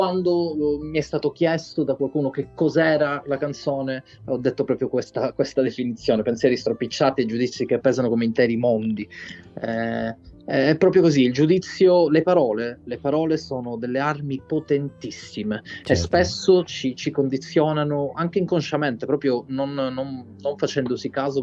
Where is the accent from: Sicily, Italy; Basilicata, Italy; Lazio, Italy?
Sicily, Italy; io vengo dal sud, vengo dalla Sicilia, quindi noi del sud abbiamo questa teatralità, secondo me, innata